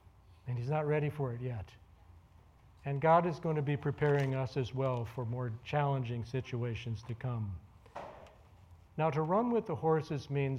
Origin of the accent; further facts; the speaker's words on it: Palatine, Illinois, United States; I grew up in Palatine, Illinois, and my parents enrolled my brother and sisters and myself in a riding school.